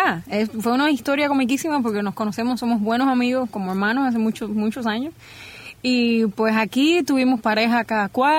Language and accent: Spanish; San Nicolás de Bari, Mayabeque, Cuba; Soy de un pueblecito pequeñísimo que se llama San Nicolás de Bari.